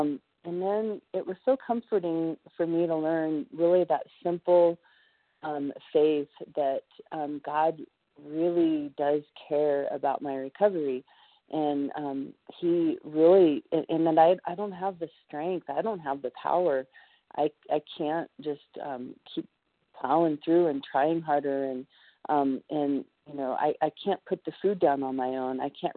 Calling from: Colorado, United States; I'm calling from Colorado.

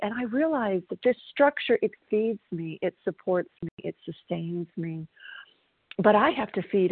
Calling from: South Carolina, United States; I'm calling from South Carolina

